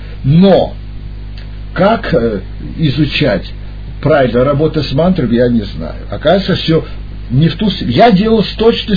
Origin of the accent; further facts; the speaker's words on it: Vladivostok, Primorsky Krai, Russia; born there; Правильно, я-то родился на Владивостоке. Я родился во Владивостоке. В переводе на русский язык это «владей Востока». Я родился на границе Кореи, Китая, Японии.